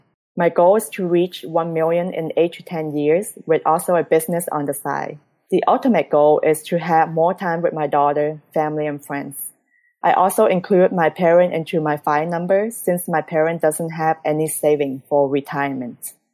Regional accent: Port Neches, Texas, United States; I'm a pharmacist from Port Neches, Texas.

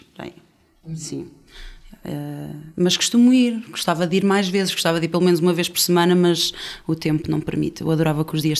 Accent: Benedita, Centro, Portugal; now in Lisbon, Portugal; Sou da Bendita, moro em Lisboa já há uns bons anos.

